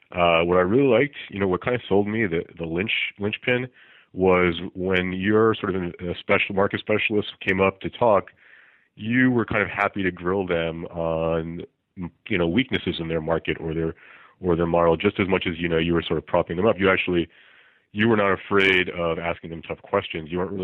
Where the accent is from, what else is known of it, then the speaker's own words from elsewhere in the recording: New Jersey, United States; also born or lived in Chicago; I'm from the East Coast, grew up North Jersey near New York City